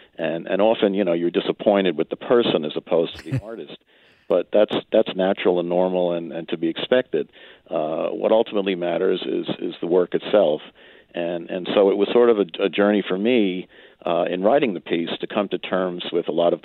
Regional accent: New York, United States; I grew up in New York and in the suburbs, and I was able to see a lot of great movies in the revival houses and occasionally on TV.

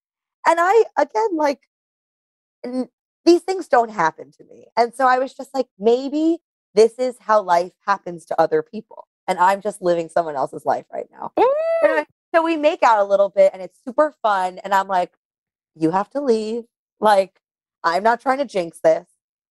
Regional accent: New York, United States; because I grew up in New York, run into people I know all the time.

